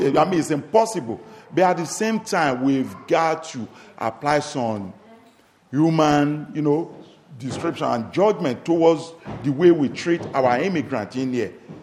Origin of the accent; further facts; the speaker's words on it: Nigeria; now in Ireland; when I was growing up in Nigeria, I went to a Catholic school.